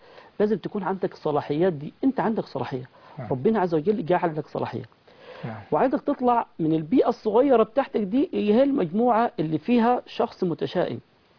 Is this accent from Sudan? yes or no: no; Upper Egypt, Egypt; من الاموال والارباح عندنا في الصعيد